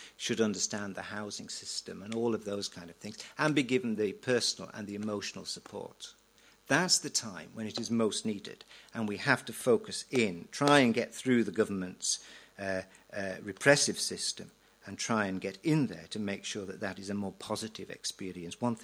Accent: Wales, United Kingdom; I speak as a Welshman.

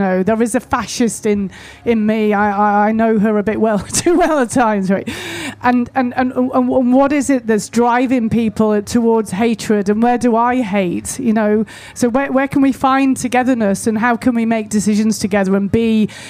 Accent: Stroud, South West England, United Kingdom; Stroud that quite understandably is angry and polarised. And so there's a polarisation happening in my hometown.

